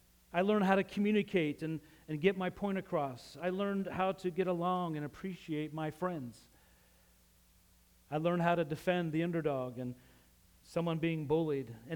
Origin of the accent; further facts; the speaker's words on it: Utah, United States; Well, growing up in Utah, that's a state in the United States. It's out west.